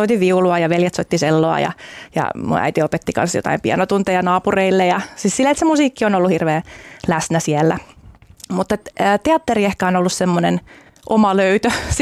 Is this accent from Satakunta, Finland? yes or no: no; Vantaa, Uusimaa, Finland; No mä Vantaalta olen alun perin kotoisin, siellä asuttiin perheen kanssa.